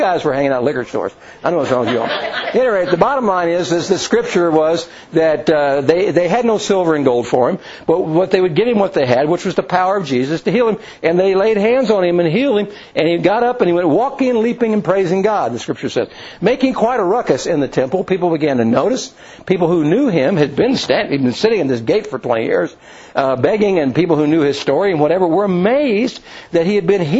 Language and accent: English; Louisville, Kentucky, United States; Some of you remember that in my hometown, Louisville, Kentucky, there was a very famous young athlete named Cassius Clay